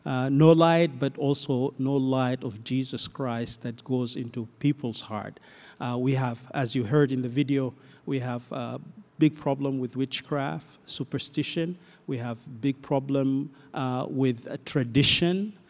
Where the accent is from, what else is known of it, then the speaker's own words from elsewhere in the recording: South Sudan; and I come from South Sudan.